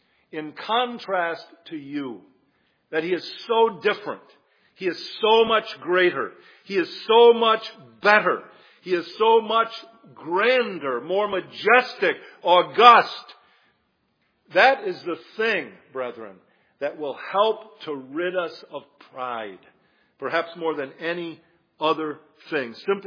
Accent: Michigan, United States; I never did say this, but I grew up in Western Michigan. I know better.

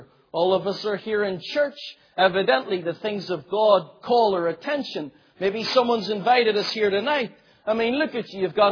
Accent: Northern Ireland, United Kingdom; I'm sure most of us are from Northern Ireland, born and bred in Ulster.

